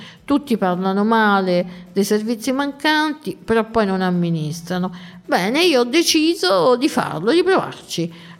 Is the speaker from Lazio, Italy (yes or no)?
yes; Rome, Lazio, Italy; Roma, la città più bella del mondo, questa è come io la vedo con i miei occhi, ovviamente da romana